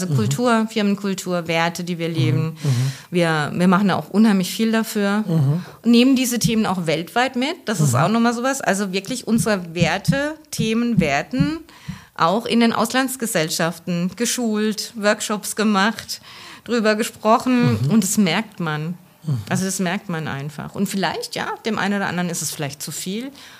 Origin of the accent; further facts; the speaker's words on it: Hesse, Germany; Ich kann meinen Dialekt einfach nicht versprechen. Ich bin hier auch Odenwälder Kind.